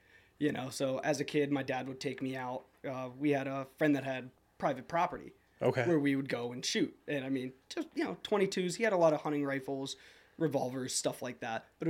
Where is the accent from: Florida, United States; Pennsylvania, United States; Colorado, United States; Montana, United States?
Pennsylvania, United States; Palmer Township; Good growing up in suburbia, you know, as good as it could be. I grew up in the Lehigh Valley, Palmer Township.